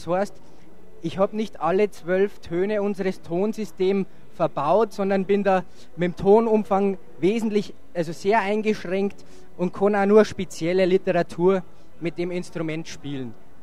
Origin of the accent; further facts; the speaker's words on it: Hammerau, Bavaria, Germany; Also, ich bin aus Hammerau, das ist in der Gemeinde Einring, Landkreis Berchtesgadener Land.